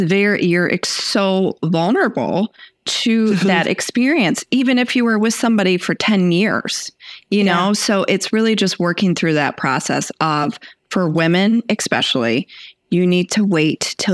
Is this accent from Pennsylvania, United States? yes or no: no; Texas, United States; born there; I don't know if that's because I was born in Texas.